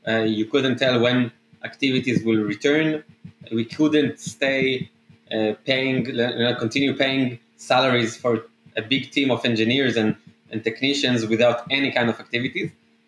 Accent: Israel; English is a second language; Growing up in Israel was not the best place to have this passion, because we don't have that industry locally.

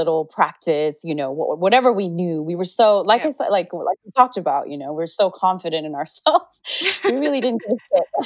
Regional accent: Nepal; I think growing up in Nepal, like, I have a lot of memories.

